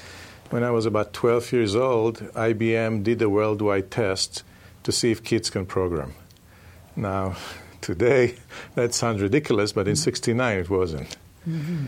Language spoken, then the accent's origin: English; Haifa, Haifa District, Israel; English is a second language; I was born and raised in Israel, in Haifa, and then north of Tel Aviv. And grew there, went to the army.